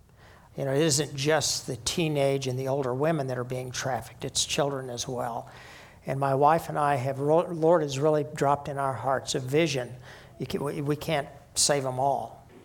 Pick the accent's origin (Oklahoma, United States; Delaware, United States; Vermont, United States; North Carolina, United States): Oklahoma, United States; when I was a kid, I grew up in Oklahoma, and we grew up handling guns, hunting.